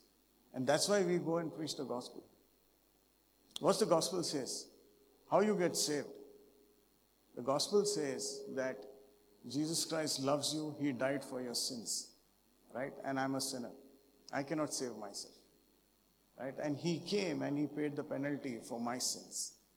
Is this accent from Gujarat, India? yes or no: no; Mumbai, Maharashtra, India; By the way, I come from Bombay and the name of the place where I come from is called as Thana.